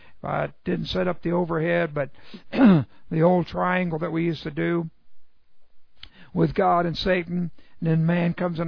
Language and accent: English; Texas, United States; Well, I'm from Texas.